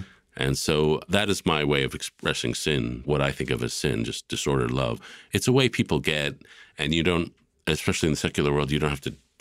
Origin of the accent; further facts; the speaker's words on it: United States; The idealization of America was a big thing in my family. And so the ideology of being American is very central to my sense of identity.